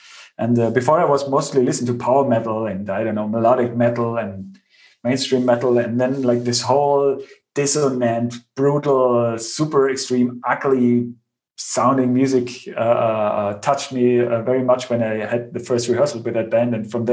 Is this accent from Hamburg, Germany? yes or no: no; Bavaria, Germany; English is a second language; I grew up in Bavaria on the countryside where there is, there are not a lot of cool people hanging out listening to interesting progressive records.